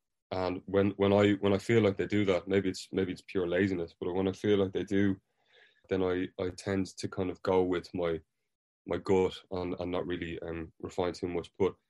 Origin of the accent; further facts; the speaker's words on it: Ireland; now in London, United Kingdom; We've had a lot of experience with prejudice for being Irish in London, stereotypes and other kind of thing, and it's been pretty rough, you know.